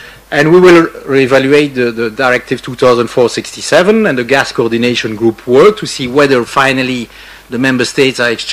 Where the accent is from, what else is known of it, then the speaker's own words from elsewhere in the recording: Belgium; I know I come from Belgium, so it's very difficult to say how between neighbors you have to work together.